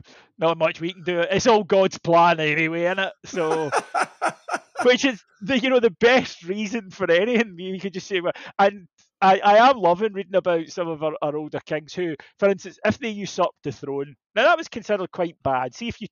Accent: United Kingdom; because we're British

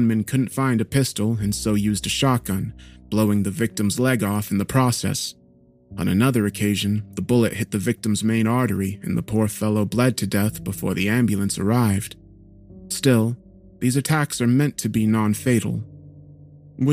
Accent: Belfast, Northern Ireland, United Kingdom; I was born in Belfast, growing up in a run-down housing estate on the outskirts of the town.

